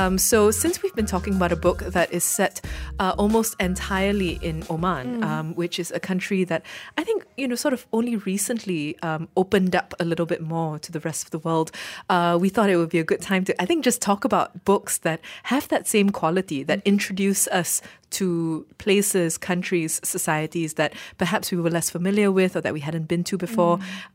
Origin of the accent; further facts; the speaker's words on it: Malaysia; I suppose as a Malaysian of Chinese descent, China, I can't really say for sure if it interested me much.